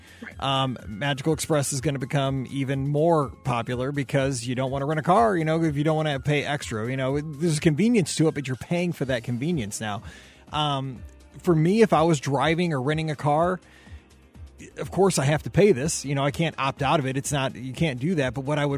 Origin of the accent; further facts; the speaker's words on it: Midwest, United States; Because, like, I'm a Midwesterner.